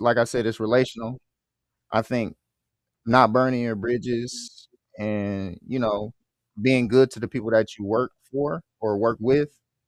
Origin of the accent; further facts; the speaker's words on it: Midwest, United States; No matter where you come from, growing up in the Midwest, playing guys who come from the South, Texas, Florida